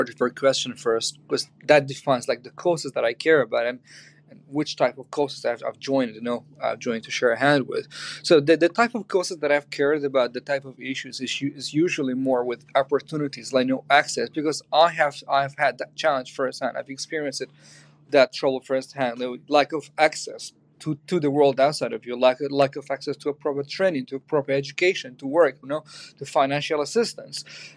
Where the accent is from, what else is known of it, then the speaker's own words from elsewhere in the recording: Kurdistan Region, Iraq; I have worked extensively because I come from the Kurdistan region of Iraq.